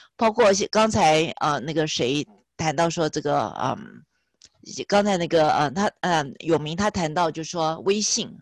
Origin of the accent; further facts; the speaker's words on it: Taiwan; now in North America; 或者是我是台湾来的，但是我是80年代我就来了